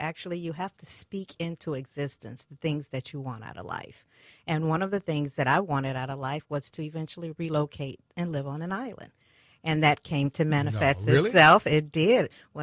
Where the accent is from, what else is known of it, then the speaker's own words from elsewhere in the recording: Chicago, Illinois, United States; moved away as an adult; now in Tennessee, United States; Originally, Chicago was my homeland, right. Born and raised, but I did relocate to Tennessee back in 2003.